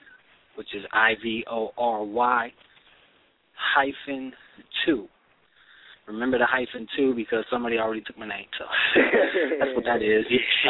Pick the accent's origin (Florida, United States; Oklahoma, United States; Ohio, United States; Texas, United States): Florida, United States; now in Virginia, United States; I'm out here in Virginia right now, man.